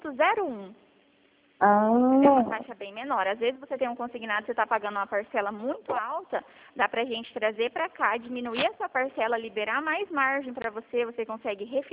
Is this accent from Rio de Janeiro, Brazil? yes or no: no; Dourados, Mato Grosso do Sul, Brazil; Tá, eu sou aqui de Dourados, tá?